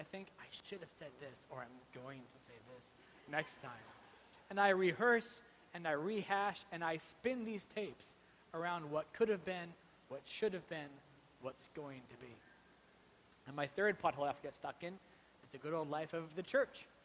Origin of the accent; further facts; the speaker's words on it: Calgary, Alberta, Canada; I grew up in Calgary